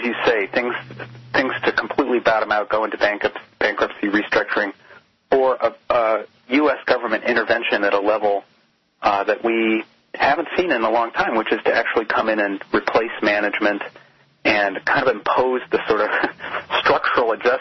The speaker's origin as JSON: {"language": "English", "town": "Detroit", "region": "Michigan", "country": "United States", "tie": "born or raised there", "said": "Yeah, I mean, I grew up in Detroit. One of my first jobs was as a UAW worker"}